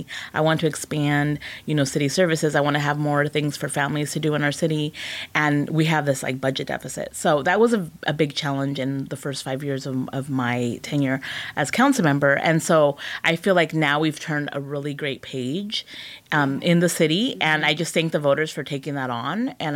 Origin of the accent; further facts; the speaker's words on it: Escondido, California, United States; also born or lived in Orange County; So I was born in Orange County, but I've been in Escondido since I was 4 years old. So I consider this my hometown because it's pretty much most of my life.